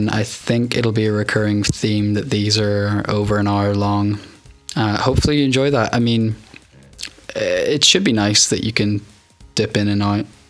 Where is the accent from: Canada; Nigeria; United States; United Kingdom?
United Kingdom; Northern Ireland; growing up in the North Coast, you know, having to straddle, I mean, every day you were traveling between County Antrim and Derry